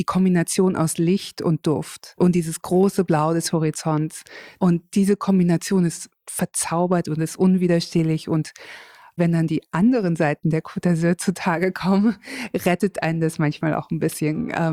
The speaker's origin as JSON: {"language": "German", "town": "Kassel", "region": "Hesse", "country": "Germany", "tie": "born or raised there", "also_born_or_lived": "London", "moved": "as an adult", "said": "ich bin in Deutschland, in Kassel aufgewachsen, bin dann nach dem Abitur direkt nach London gegangen."}